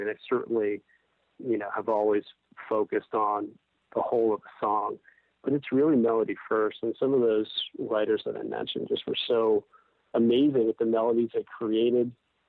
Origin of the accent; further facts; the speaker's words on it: Miami, Florida, United States; also born or lived in New Jersey; I'm actually from the States, originally from New Jersey, and then grew up mostly in the South Florida area, in the Miami area.